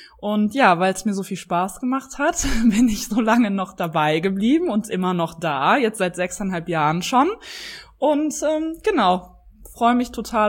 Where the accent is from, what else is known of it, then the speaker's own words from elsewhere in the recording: Cologne, North Rhine-Westphalia, Germany; born there; ich bin 31 Jahre alt. Ich bin in Köln geboren und lebe auch in Köln, auch aus vollster Überzeugung und mit ganz viel Freude.